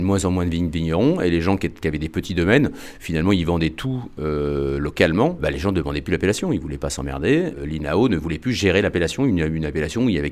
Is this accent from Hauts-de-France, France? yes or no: no; Centre-Val de Loire, France; Moi, je suis du Vendômois